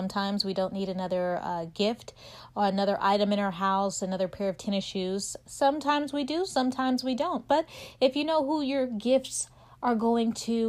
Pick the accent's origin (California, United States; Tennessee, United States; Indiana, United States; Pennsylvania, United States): California, United States; And being that I'm from California, well, we've also had the wildfires that have taken out a lot of Malibu.